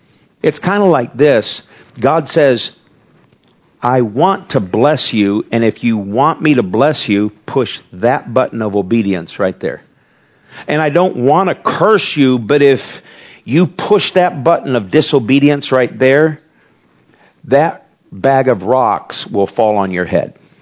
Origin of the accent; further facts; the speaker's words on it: United States; I'm glad I'm an American. I'm not sad I'm an American.